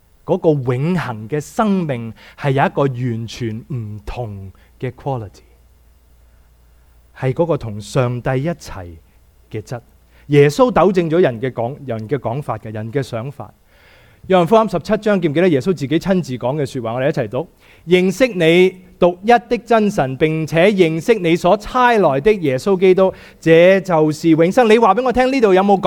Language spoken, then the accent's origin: Cantonese; Hong Kong; 我细个经过搭11号巴士，香港一定经过大坑道有个虎豹别墅